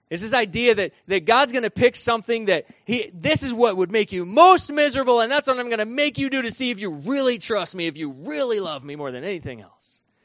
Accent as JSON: {"language": "English", "region": "Vermont", "country": "United States", "tie": "born or raised there", "said": "That's kind of funny to me because I grew up in Vermont"}